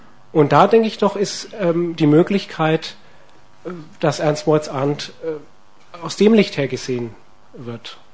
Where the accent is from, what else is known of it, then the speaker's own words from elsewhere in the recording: Simbach am Inn, Bavaria, Germany; now in Greifswald, Germany; Ich komme aus Simbach am Inn. Das liegt in Niederbayern. Ich studiere evangelische Theologie in Greifswald im 9. Semester.